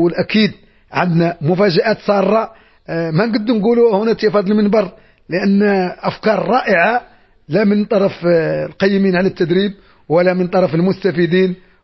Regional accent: Morocco; لأن نحن مغاربة بصفة عامة

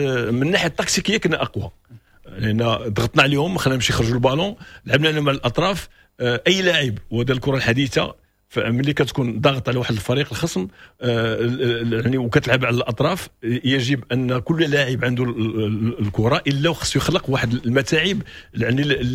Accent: Morocco; لا احنا اللي مغاربه خصنا نفهموا هادشي

